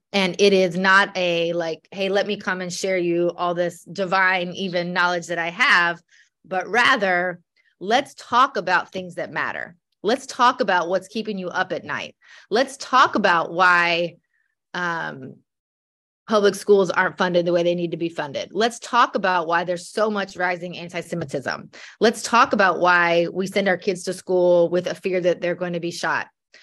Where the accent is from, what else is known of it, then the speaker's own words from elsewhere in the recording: the South, United States; I'm a white woman. I grew up in the South. I'm a Christian. I'm a mom.